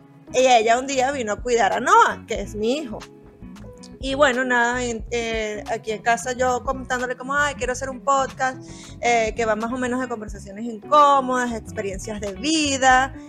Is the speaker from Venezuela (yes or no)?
yes; Venezuela; now in New York, United States; Y yo vengo de Venezuela.